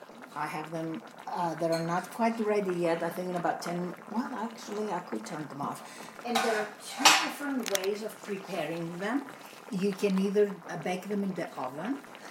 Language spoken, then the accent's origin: English; Volos, Thessaly, Greece; moved away as an adult; So originally, I was born and raised in Volos, and I was there till I was 18 years old, and then moved here. And Volos is northeast of Athens, about 3.5 hours by car.